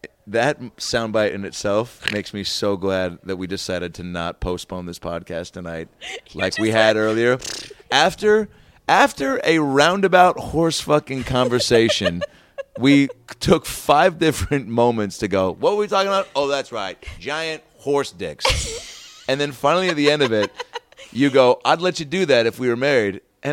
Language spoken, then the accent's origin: English; Seattle, Washington, United States; Because I come in town a lot to Seattle, and it's all a lot of time with the nieces and my sis. I'm from Seattle.